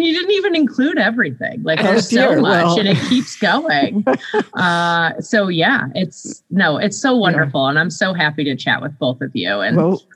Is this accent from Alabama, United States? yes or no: no; Buffalo, New York, United States; And I'm from Buffalo, New York. And so I was like, okay, I'll move back home.